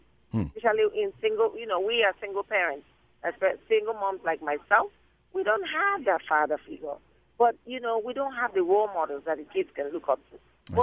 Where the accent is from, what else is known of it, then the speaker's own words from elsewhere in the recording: Nigeria; now in United States; I'm from Nigeria originally.